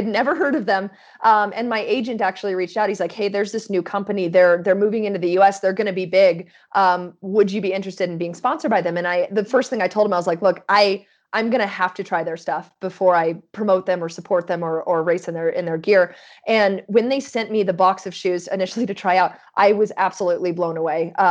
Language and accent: English; Washington, United States; Washington State. Yeah, Washington State. So, but pretty rural Washington State, small town of 1,500 people.